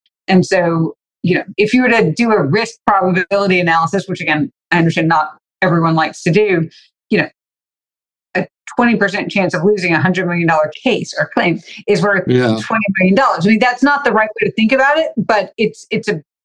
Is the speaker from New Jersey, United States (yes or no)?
no; Louisiana, United States; And I'm from Louisiana.